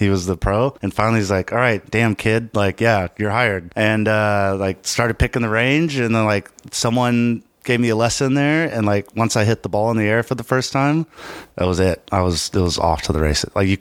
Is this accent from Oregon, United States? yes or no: no; Dallas, Texas, United States; I grew up in Dallas, Texas.